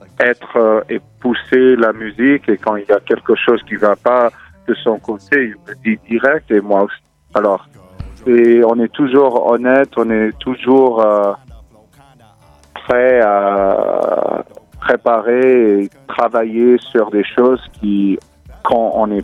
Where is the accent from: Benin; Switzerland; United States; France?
United States; New York; French is a second language; En fait, j'ai grandi à New York